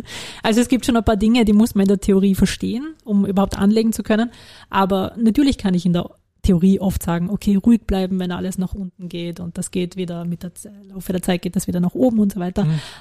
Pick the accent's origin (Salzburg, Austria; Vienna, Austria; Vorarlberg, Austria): Vorarlberg, Austria; Als Vorarlbergerin nochmal mehr, aber grundsätzlich als Österreicherin